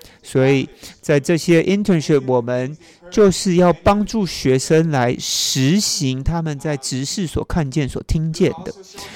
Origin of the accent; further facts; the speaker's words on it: United States; now in Vancouver, Canada; 我是从美国来的